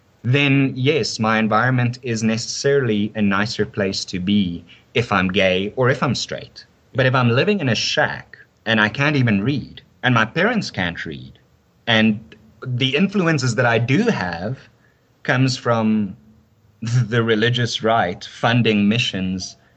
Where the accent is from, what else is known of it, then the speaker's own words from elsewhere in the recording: South Africa; And growing up in South Africa is a very, very tough